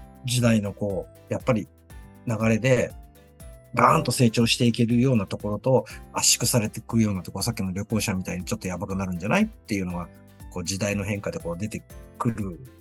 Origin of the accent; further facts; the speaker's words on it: Shizuoka, Japan; 僕のいる地元の静岡県で、